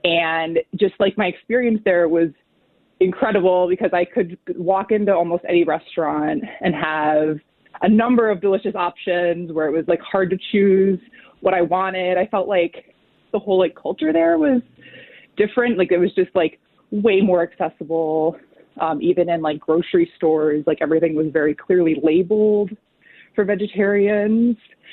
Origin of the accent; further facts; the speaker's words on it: Rochester, New York, United States; I grew up in Rochester, in West Irondequoit, and I studied abroad in London for a semester.